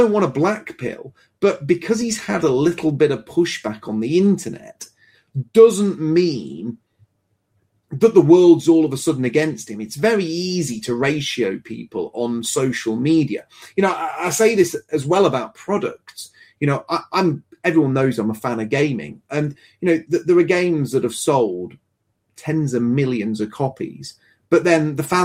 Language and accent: English; United Kingdom; But as a British guy, I don't know.